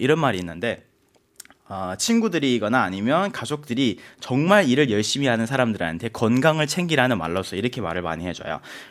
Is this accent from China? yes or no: yes; China; 그리고 쇼라는 글자를 듣자마자 중국인으로서 생각이 나는 단어 하나가 있었어요.